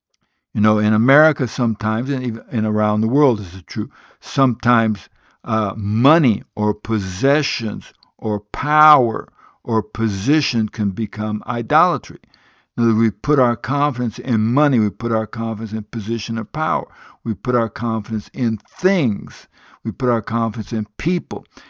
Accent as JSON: {"language": "English", "country": "Guinea", "tie": "born or raised there", "also_born_or_lived": "Liberia / Sierra Leone", "said": "I was born in Liberia, grew up in Guinea, and lived in Sierra Leone because my parents were good."}